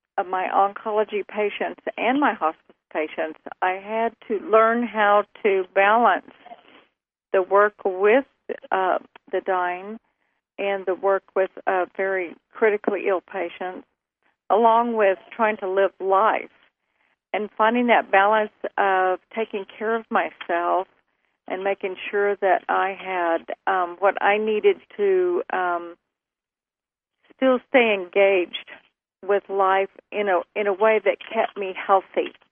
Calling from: Oklahoma, United States; Northeast Oklahoma, about 45 miles northeast of Tulsa.

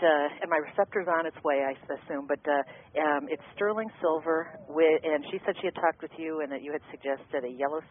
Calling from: Cleveland, Ohio, United States; Hi. Cleveland, Ohio.

